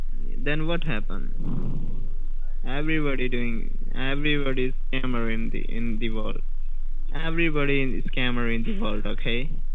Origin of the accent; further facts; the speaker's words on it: Islamabad, Islamabad Capital Territory, Pakistan; We are not from India, sir. I'm from Pakistan. Islamabad. Yes, Islam. Yes, I'm sitting in Islamabad.